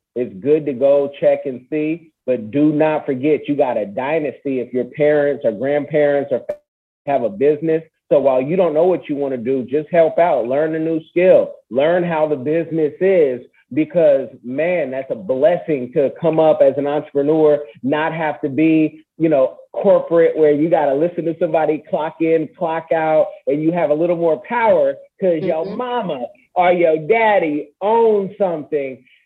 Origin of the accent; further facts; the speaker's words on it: Seattle, Washington, United States; being from Seattle, growing up in Seattle, some folks don't even know that they're Black out there, you know.